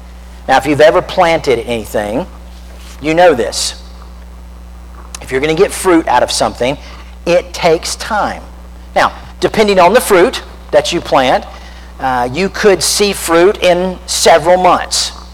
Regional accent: Florida, United States; Now remember, I grew up in Central Florida. They don't have freezes very often

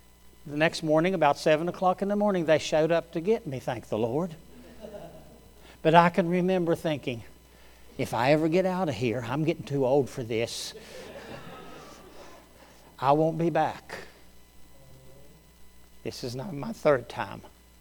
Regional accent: Pennsylvania, United States; born there; My life began, I was born in Pennsylvania, only lived there 4 days.

